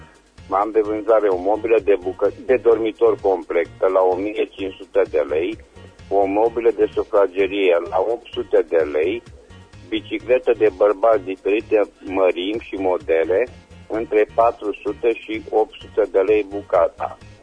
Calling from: Reșița, Caraș-Severin, Romania; sunt din Reșița

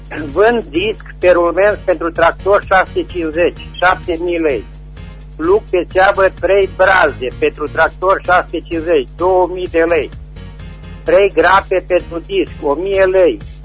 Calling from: Răchita, Timiș County, Romania; sunt din Răchita, județul Timiș.

